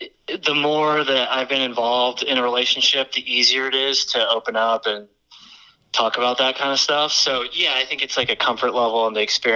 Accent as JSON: {"language": "English", "town": "Lincoln", "region": "Nebraska", "country": "United States", "tie": "born or raised there", "also_born_or_lived": "Colorado / Orange County", "said": "But, yeah, I grew up in Nebraska. Spent some time in Colorado. Moved to California after college. Lived in Orange County for about 7 years."}